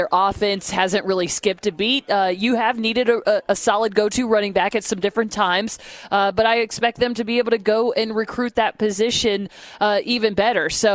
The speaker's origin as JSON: {"language": "English", "town": "Houston", "region": "Texas", "country": "United States", "tie": "born or raised there", "said": "The Houston Cougars, my hometown, are 32.5-point favorite against Connecticut, who is dreadful."}